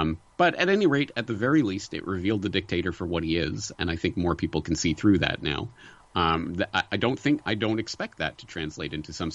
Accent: Canada; now in Japan; not only as a Canadian who has been living in Japan for going on 2 decades now

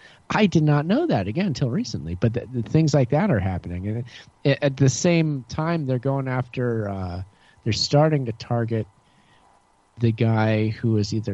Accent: United States; That's a good thing to know as an American.

